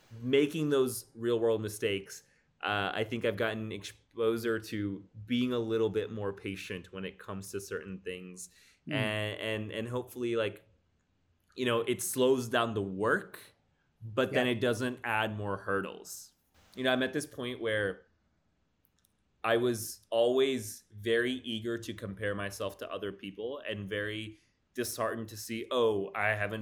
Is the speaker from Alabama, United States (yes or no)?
yes; Arab, Alabama, United States; I was born and brought up in Arab, Alabama, a town that, according to the 2011 census, had 4,595 people, out of which 99% were white Anglos, Anglophone Protestants, right?